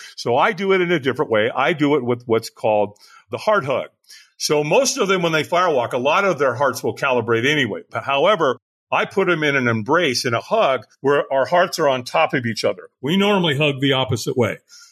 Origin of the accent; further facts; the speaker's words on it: Long Beach, California, United States; also born or lived in Hollywood, United States; You know, I was born in Hollywood, raised in Long Beach. So I used to go to Catalina almost every summer.